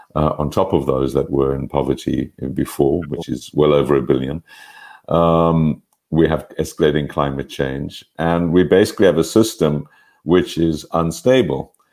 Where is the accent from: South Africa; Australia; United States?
South Africa; Pretoria, Gauteng; born there; I was born in Pretoria, so I'm very much a South African product